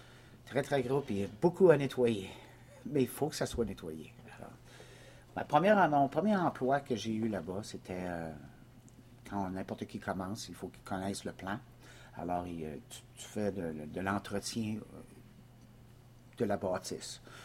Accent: Saint-Hyacinthe, Quebec, Canada; born there; moved away as an adult; J'ai 50 ans. Je suis né en 1962 à Saint-Hyacinthe, qui est 30 km en dehors de Montréal.

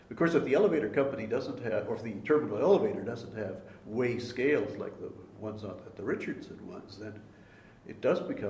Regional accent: Manitoba, Canada; No, I come from Manitoba

